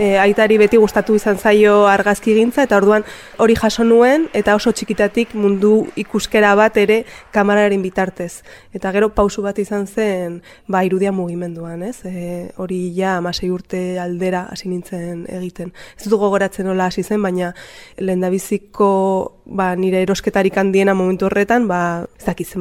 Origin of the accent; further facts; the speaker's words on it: Lakabe, Navarre, Spain; born there; Ba, ni Lakaben jaio nintzen, Lakabe bada herri okupatu bat, Nafarroako ipar hegoaldean dagoena